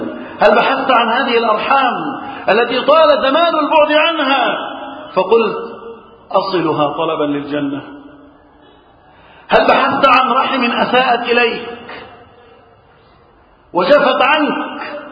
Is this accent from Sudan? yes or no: no; Egypt; اللهم احفظ بلدنا مصر